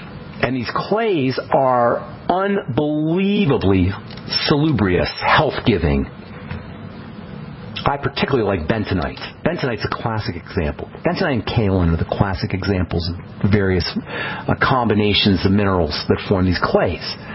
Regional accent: New Jersey, United States; I grew up in New Jersey, and in New Jersey there's lots of forest.

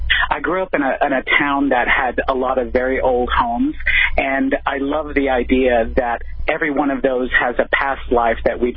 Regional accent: the South, United States; born or raised there

